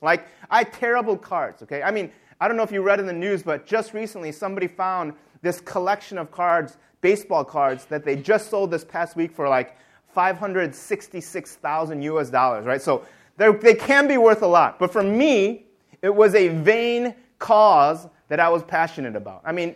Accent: United States; One passion that I had when I was growing up in the United States was collecting these things called baseball cards.

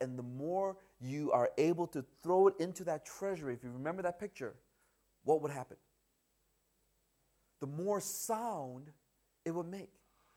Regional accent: United States; because I grew up in America for most of my life. 90-some percent of my life was brought up in America. So I think like an American.

